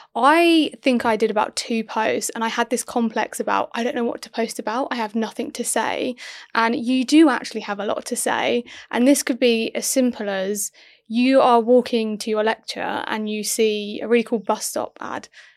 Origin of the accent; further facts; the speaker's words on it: Kent, South East England, United Kingdom; And then Kent Papers picked it up because I was from Kent